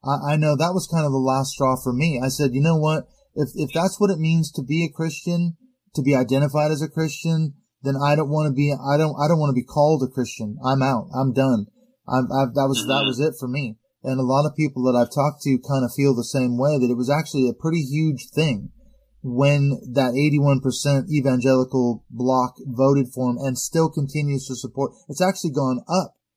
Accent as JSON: {"language": "English", "country": "Canada", "said": "one thing I would be curious to find out as a Canadian"}